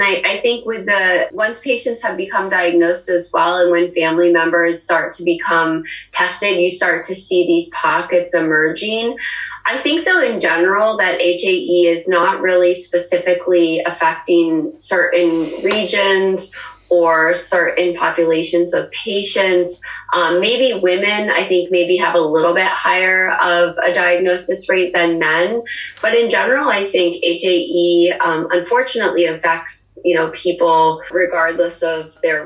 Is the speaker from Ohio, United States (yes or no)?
yes; Ohio, United States; now in Cambridge, United States; So I am from the United States. I was originally born in the Midwest from Ohio and have lived in Cambridge, Massachusetts since 2010.